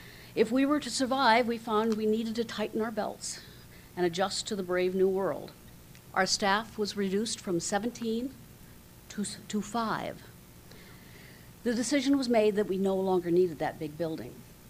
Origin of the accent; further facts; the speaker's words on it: Kansas, United States; I'm from Kansas.